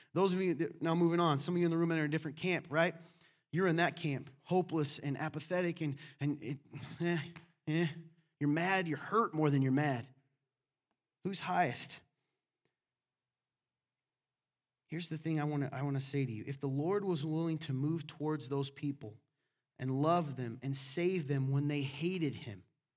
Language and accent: English; the South, United States; You're right. I'm from the South. I can do that. My cousins that are watching are angry. Anyway, we do sound like that.